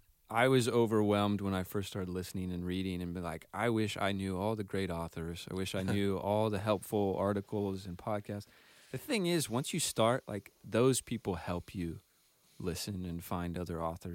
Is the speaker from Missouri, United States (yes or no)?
yes; Missouri, United States; We're from Missouri. We have to know Paul Harvey.